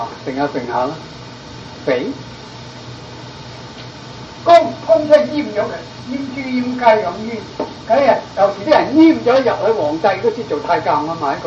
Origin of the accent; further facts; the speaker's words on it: Guangdong, China; 我廣東人同埋東莞